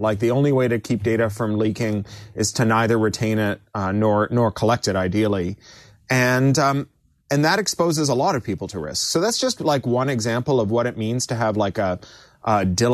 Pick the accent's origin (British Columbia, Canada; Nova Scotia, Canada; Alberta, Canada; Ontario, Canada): Ontario, Canada; I grew up in Ontario where we mine a lot of the world's uranium.